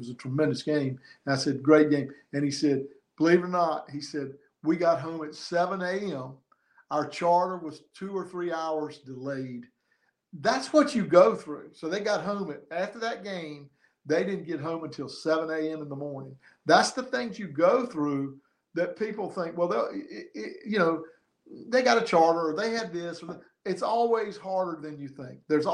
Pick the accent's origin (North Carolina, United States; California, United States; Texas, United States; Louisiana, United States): North Carolina, United States; New Bern; I'm from New Bern